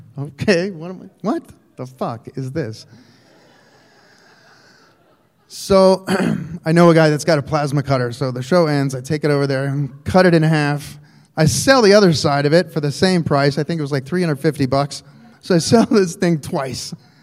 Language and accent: English; Akron, Ohio, United States; now in Butte, United States; I'm from Akron, Ohio, originally, and so I love abandoned buildings and rusty shit, and so when I first came to Butte, I was like, oh, this feels a lot like home.